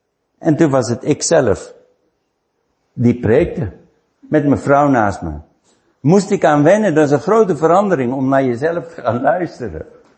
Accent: Netherlands; Maar mijn status was, ik ben een Nederlander.

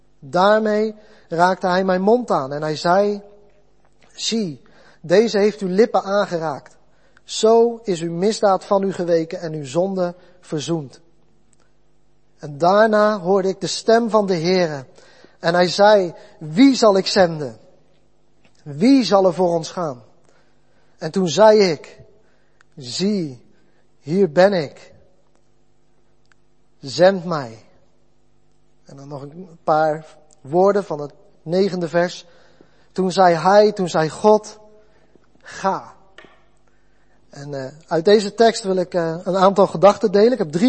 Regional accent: Ermelo, Gelderland, Netherlands; Zoals gezegd, kom ik uit Ermelo.

